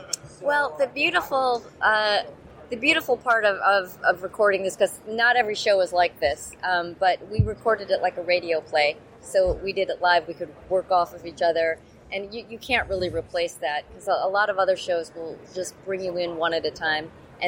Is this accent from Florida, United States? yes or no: no; Highland Park, Illinois, United States; I grew up in this northern suburb of Chicago, Highland Park, where, you know, like everyone was Jewish.